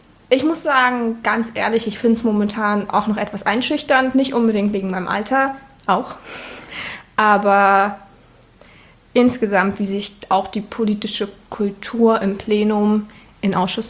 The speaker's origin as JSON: {"language": "German", "region": "Saxony-Anhalt", "country": "Germany", "tie": "born or raised there", "said": "Ich bin in Sachsen-Anhalt geboren und da zur Schule gegangen"}